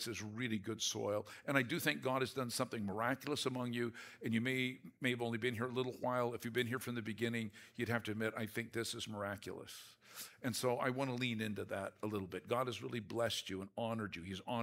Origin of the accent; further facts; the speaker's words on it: Portland, Oregon, United States; I'm from Portland, Oregon. It's not as bad as they say on the news, but we have our stuff there.